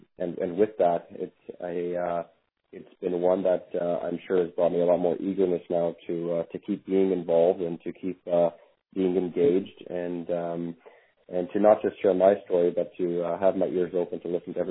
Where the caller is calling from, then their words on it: Toronto, Ontario, Canada; I am calling in from Toronto, Ontario, Canada, and I'm 29 years old